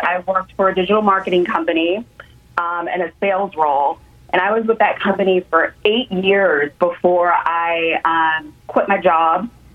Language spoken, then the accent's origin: English; Dallas, Texas, United States; Like we were saying earlier, we're both born and raised in the Dallas area.